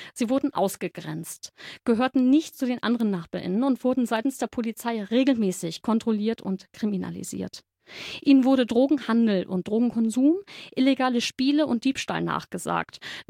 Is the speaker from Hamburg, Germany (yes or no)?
yes; Hamburg, Germany; Dieser Eindruck hat meine Kindheit und meine Jugend auf St. Pauli bis heute geprägt.